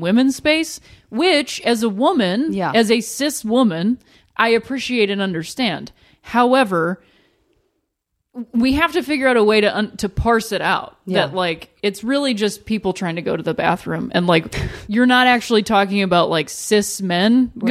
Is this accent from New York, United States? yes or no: no; Akron, Ohio, United States; moved away as an adult; Oh, that was in, I grew up in Akron, Ohio.